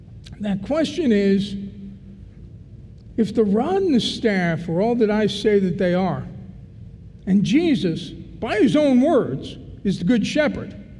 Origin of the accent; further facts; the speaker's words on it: Brooklyn, New York, United States; Now, I'm an Italian from Brooklyn.